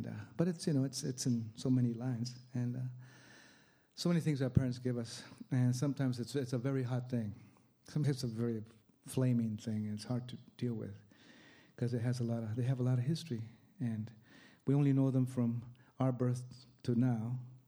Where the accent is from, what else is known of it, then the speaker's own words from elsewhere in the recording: California, United States; Because I'm from California. This is Texas.